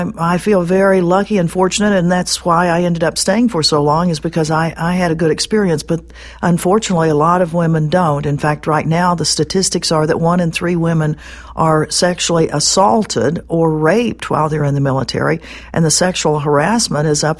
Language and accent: English; Arkansas, United States; Well, I grew up in Arkansas, and that was the reason I joined the Army. I wanted to get out of Arkansas